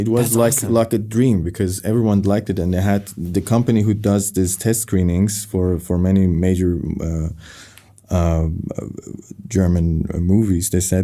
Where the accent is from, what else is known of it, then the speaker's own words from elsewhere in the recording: Iran; I mean, I was born in 86, but I guess growing up in Iran, I was a couple of, you know, decades always behind.